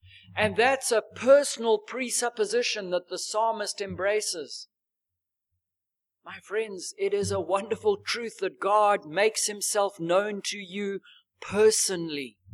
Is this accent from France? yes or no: no; Zimbabwe; I never knew the Lord Jesus Christ when I was growing up in Zimbabwe.